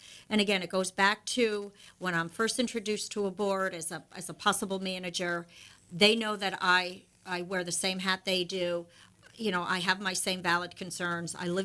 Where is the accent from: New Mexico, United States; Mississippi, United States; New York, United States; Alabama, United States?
New York, United States; hey, I'm from New York, I'm Italian, and I'm Irish, and oh boy, we could have trouble here.